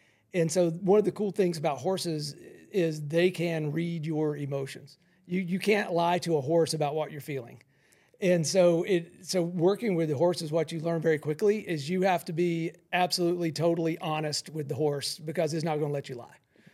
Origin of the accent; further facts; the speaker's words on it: Georgia, United States; also born or lived in Tennessee / Florida; I grew up in Georgia and spent a long time in Tennessee and a lot of time in Florida.